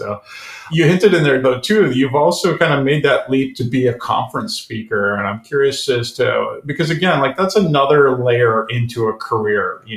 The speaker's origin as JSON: {"language": "English", "region": "Minnesota", "country": "United States", "tie": "born or raised there", "said": "maybe it was because I grew up in Minnesota."}